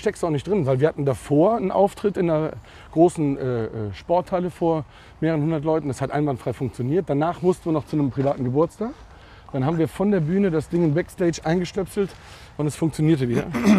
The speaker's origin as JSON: {"language": "German", "region": "North Rhine-Westphalia", "country": "Germany", "said": "Jetzt komme ich nur mal aus dem Oberbergischen."}